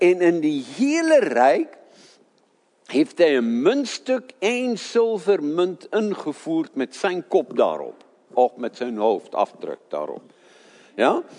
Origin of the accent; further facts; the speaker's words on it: South Africa; ik ben in Zuid-Afrika opgegroeid en we hadden citroenen, die waren zo groot.